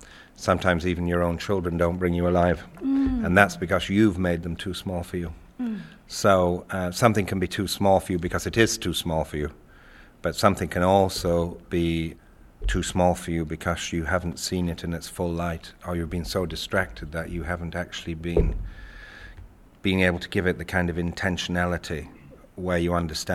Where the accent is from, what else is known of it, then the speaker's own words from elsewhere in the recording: England, United Kingdom; I grew up in Yorkshire, but I grew up of an Irish mother. And I grew up with her songs and stories in my infant ear. And I have another parallel life in Ireland